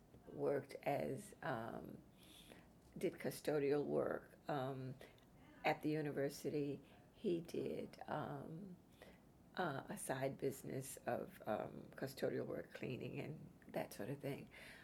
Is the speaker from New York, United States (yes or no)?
no; Durham, North Carolina, United States; also born or lived in Dunn, North Carolina; I'm a North Carolinian, a native Tar Heel, born and bred. I was born in Dunn, North Carolina, and then very shortly thereafter, we moved to Durham. And so I grew up in Durham County, bordering Orange County.